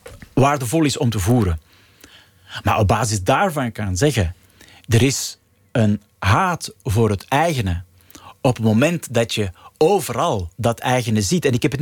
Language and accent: Dutch; Belgium; Ben je Vlaming, ben je Belg, sluiten die twee elkaar uit, vullen ze elkaar aan. Dat zijn dagelijkse dingen voor iedereen met mijn achtergrond.